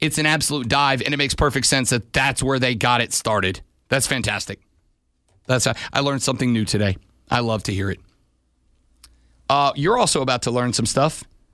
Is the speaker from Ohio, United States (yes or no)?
no; New Orleans, Louisiana, United States; And I come from New Orleans, which obviously music is enormous in our culture.